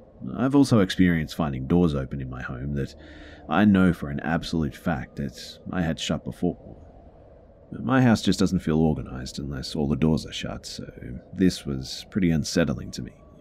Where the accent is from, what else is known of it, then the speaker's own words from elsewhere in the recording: Malaysia; I'm from Malaysia and we don't have foxes here.